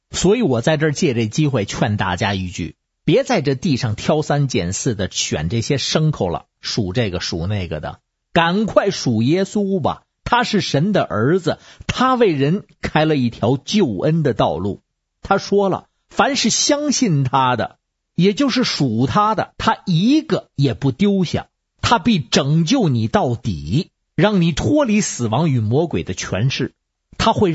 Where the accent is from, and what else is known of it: Beijing, China